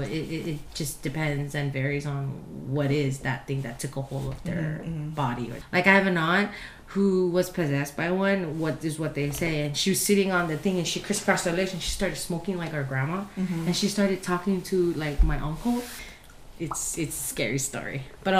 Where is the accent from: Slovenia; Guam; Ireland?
Guam; oh, I'm only from Guam, not a lot of people know where I'